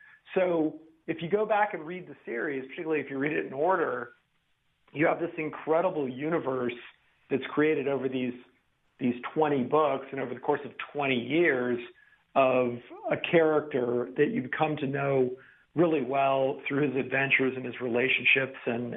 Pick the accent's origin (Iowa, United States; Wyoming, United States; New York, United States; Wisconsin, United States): Wyoming, United States; now in Spain; I live in Spain now, but I'm from Wyoming.